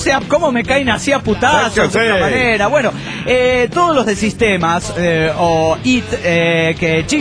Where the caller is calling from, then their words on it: León, Guanajuato, Mexico; desde León, Guanajuato, México, paso por aquí para hacer un comentario